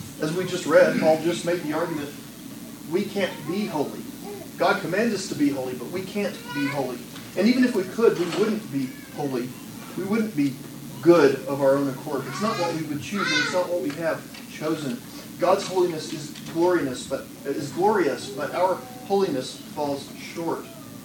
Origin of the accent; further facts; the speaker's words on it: Texas, United States; And he says it in a better Texan than I'll be able to, even as a Texan, emulate here.